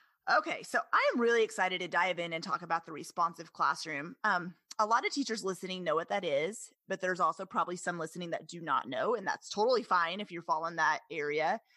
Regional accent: Oklahoma, United States; I'm also from Oklahoma, and I'm also a classically trained pianist.

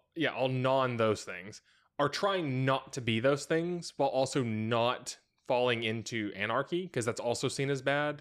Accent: United States; I paid a lot more attention to American history, being an American, than other world histories growing up.

